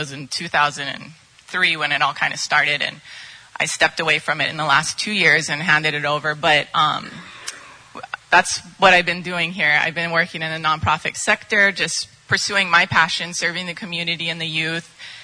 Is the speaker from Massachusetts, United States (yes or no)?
no; Kalaheo, Hawaii, United States; also born or lived in Waimea; I was born in Waimea, raised in Kalaheo, grew up My entire life here